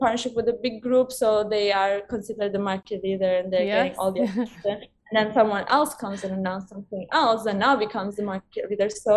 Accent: Italy; I'm from Italy, but originally I'm from Morocco. So my dad's Moroccan.

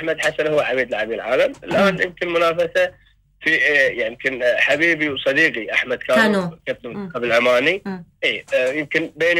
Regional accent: Kuwait; إحنا ككويتيين نتشرف إن إحنا نمثل ديرتنا أحسن تمثيل

